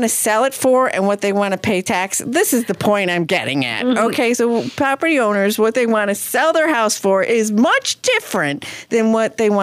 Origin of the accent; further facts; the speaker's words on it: Dunmore, Pennsylvania, United States; Just like, say, my hometown in Dunmore.